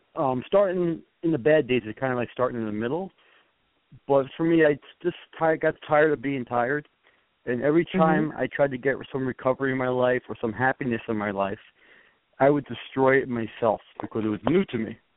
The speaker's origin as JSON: {"language": "English", "region": "New York", "country": "United States", "lives_now": "Ohio, United States", "said": "I'm from New York originally, and in New York it's a normal name. But where I live in Ohio, nobody could say it at all."}